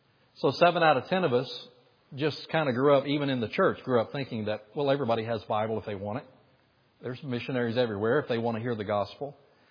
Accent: Alabama, United States; born there; accent: hillbilly; my heart language is hillbilly English. I was born in Alabama, so I can revert back to that accent if you would like.

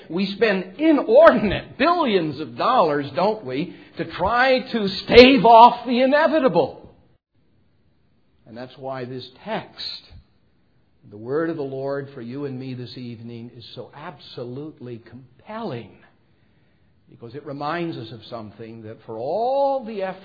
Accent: Iowa, United States; I come from Iowa, so I call them freeways.

